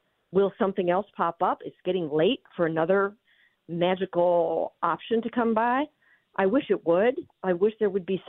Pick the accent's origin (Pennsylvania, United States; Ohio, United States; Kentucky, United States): Ohio, United States; Cleveland; I'm from Cleveland, born and raised in this area. And I love my hometown